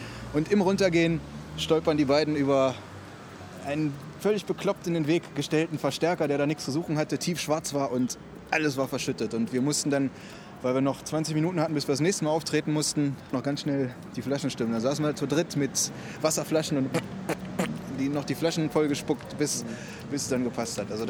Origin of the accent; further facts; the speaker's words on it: Harz, Germany; Und wir kommen ursprünglich aus dem Harz, kennen uns von daher schon, machen auch seit Jahren zusammen Musik.